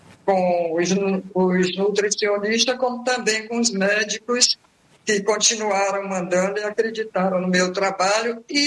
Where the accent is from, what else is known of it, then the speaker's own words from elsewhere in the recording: Amélia Rodrigues, Bahia, Brazil; Eu nasci numa fazenda e sou de Amélia Rodrigues, com muito orgulho. E comecei a cozinhar com 10 anos.